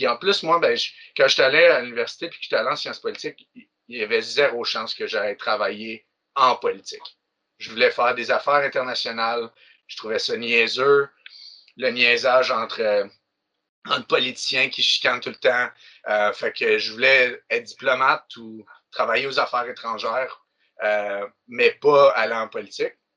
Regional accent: Trois-Rivières, Quebec, Canada; Je venais de Trois-Rivières.

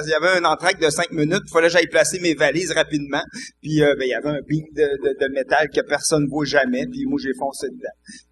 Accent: Victoriaville, Quebec, Canada; On vient les deux de Victoriaville, puis on se connaît, puis depuis un bout.

